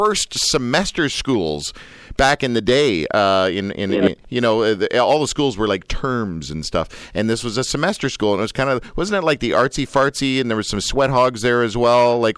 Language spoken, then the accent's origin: English; Richmond Hill, Ontario, Canada; Well, I grew up in Richmond Hill, actually, so very, very close to that neck of the woods. My family has the funeral home in Richmond Hill.